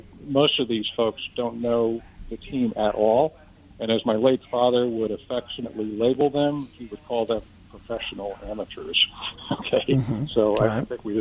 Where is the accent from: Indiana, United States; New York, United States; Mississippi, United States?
New York, United States; Westchester; I grew up in Westchester and went to grade school with Wyatt Tittle's kids. So that dates me a little bit.